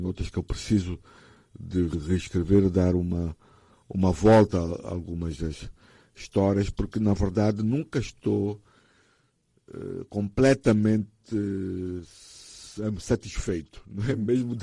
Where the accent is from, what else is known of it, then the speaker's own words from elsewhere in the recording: Angola; sobre quem nós somos, nós angolanos